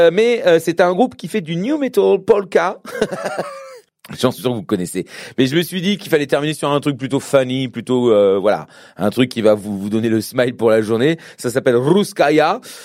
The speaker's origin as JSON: {"language": "French", "region": "East", "country": "France", "said": "Non, bah, je suis de l'Est, hein, donc..."}